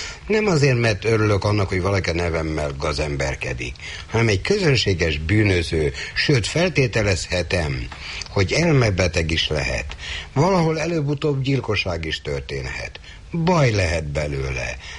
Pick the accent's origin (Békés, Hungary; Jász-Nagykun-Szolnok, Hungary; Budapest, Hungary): Budapest, Hungary; mert a Józsefvárosból jöttem